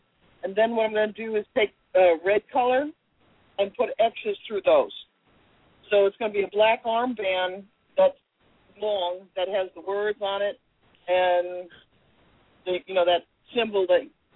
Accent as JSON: {"language": "English", "region": "New York", "country": "United States", "tie": "born or raised there", "said": "that was actually in my hometown, Dutchess County, New York. And because it was my hometown"}